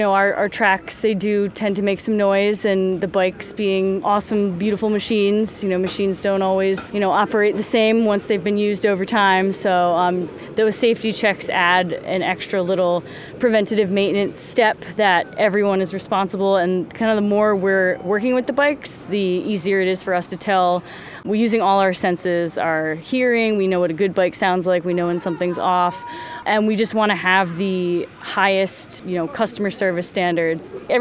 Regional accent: Rhode Island, United States; now in Phoenicia, United States; Not originally. I'm from Rhode Island, but I moved up here in 2014, unrelated to the Rail Explorers in Rhode Island, but found myself here anyway

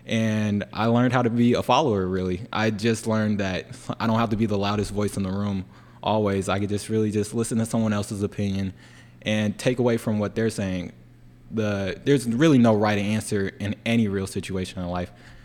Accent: Cordova, Tennessee, United States; now in Tipton County, United States; because I'm originally from Cordova, which is a little bit outside of Memphis.

